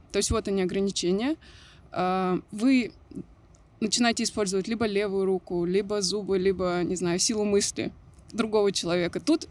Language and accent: Russian; Siberia, Russia; now in Moscow, Russia; Я родилась в Сибири. И выросла в Сибири.